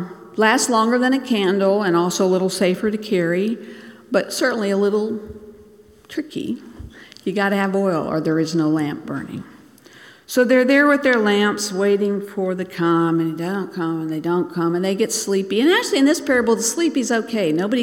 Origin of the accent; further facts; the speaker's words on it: Bangladesh; I think growing up in Bangladesh, as I did, gave me a little insight that I realize most Americans don't have.